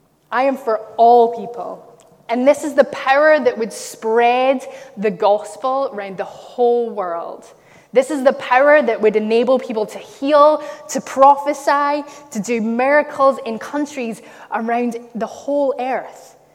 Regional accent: Glasgow, Scotland, United Kingdom; accent: Glaswegian; But this man has a Glaswegian accent, and I was like, "That's my accent. That's my family's accent. That man sounds like my uncle."

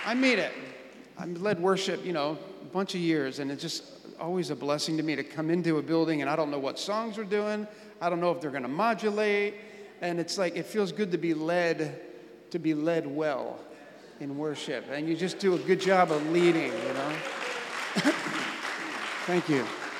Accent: Camden, New Jersey, United States; I'm from Jersey. What exit? You ever do that one? So we were, my wife and I were both born off of exit 4 on the turnpike, you know, and Camden, New Jersey.

